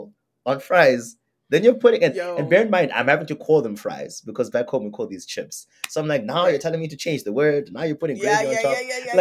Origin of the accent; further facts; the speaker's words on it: Zimbabwe; now in Canada; no, I'm from Zimbabwe. That's where I'm from.